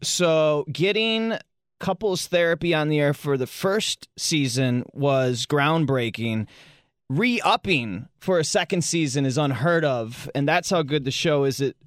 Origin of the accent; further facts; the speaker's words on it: Michigan, United States; I grew up right outside of Detroit in Michigan, and we were all hip-hop kids